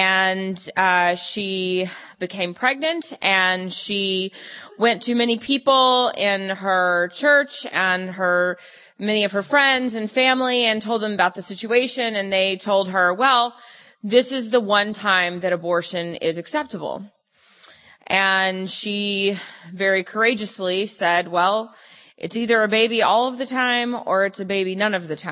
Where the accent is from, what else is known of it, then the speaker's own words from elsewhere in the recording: Texas, United States; Well, I am from Texas, so howdy. It's good to be here with y'all.